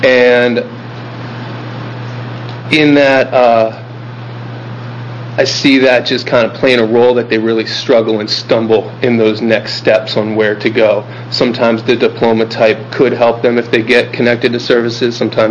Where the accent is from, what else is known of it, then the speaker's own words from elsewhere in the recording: East Coast, United States; I grew up on the East Coast, and I think that plays somewhat of a part on my viewpoint and perspective on things.